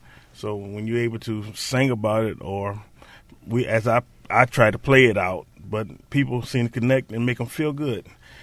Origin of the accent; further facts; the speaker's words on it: Rochester, New York, United States; But when I mention I'm from Rochester, New York.